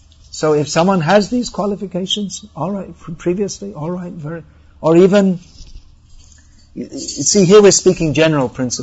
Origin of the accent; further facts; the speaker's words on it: England, United Kingdom; now in India; I'm living in India. I don't live in America or England. But I was brought up in England, raised in England.